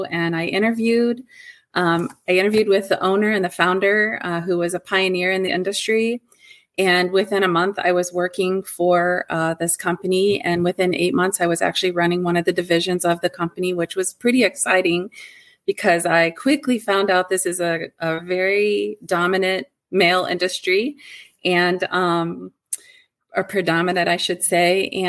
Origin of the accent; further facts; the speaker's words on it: Ohio, United States; now in Michigan, United States; I made a move from my home state, which is Ohio, to Michigan.